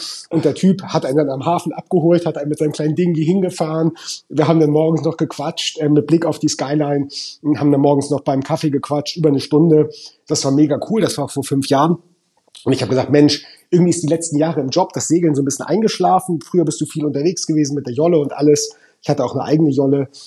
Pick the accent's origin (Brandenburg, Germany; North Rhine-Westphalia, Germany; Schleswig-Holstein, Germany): Schleswig-Holstein, Germany; Kiel; also born or lived in Flensburg; Also ich bin ein Kind der Küste. Ich glaube, wenn man mich fragt, wo ich herkomme, sage ich immer Kiel. Das stimmt aber eigentlich gar nicht, weil ich wurde in Flensburg geboren.